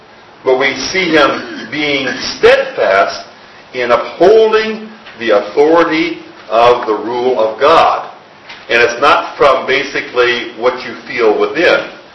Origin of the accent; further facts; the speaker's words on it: United States; Well, I'm an American.